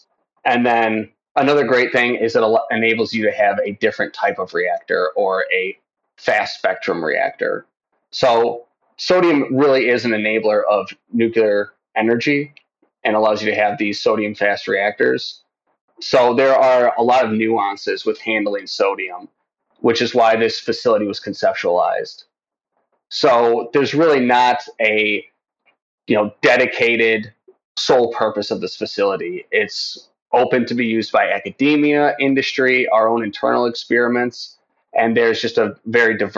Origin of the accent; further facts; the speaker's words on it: Racine, Wisconsin, United States; now in Chicago, United States; I was born and raised in Racine, Wisconsin, so I'm a stereotypical Wisconsinite, you know, brats, Packers, cheese.